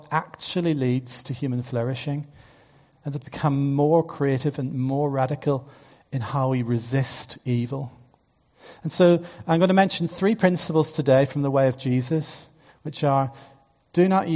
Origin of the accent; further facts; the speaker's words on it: Northern Ireland, United Kingdom; some of you remember violence in your homeland or your home city, as I do from growing up in Northern Ireland.